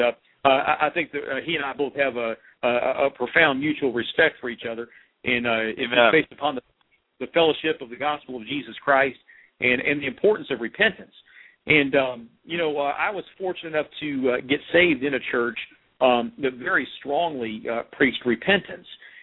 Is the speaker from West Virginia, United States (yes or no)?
yes; West Virginia, United States; accent: hillbilly; Well, I'm from West By God, Virginia, so you'll hear some hillbilly in my voice.